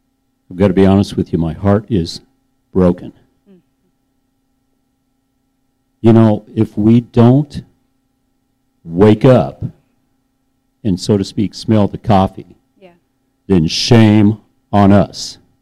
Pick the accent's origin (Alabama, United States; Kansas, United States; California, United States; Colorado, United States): Colorado, United States; Paonia; Paonia is my hometown. It breaks my heart. Paonia, Colorado.